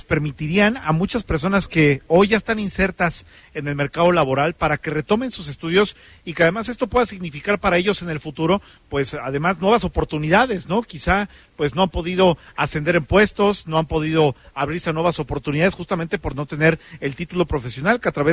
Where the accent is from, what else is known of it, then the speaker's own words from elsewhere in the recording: Querétaro, Mexico; parece que lo que ustedes ofrecen está ampliamente enfocado a las necesidades que tienen justamente las empresas que están llegando a nuestro Querétaro.